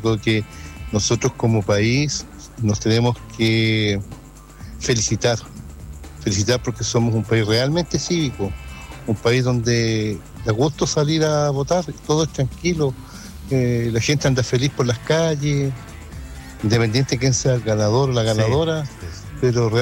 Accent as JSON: {"language": "Spanish", "town": "Padre Las Casas", "region": "Araucanía", "country": "Chile", "said": "porque yo soy de Padre de las Casas"}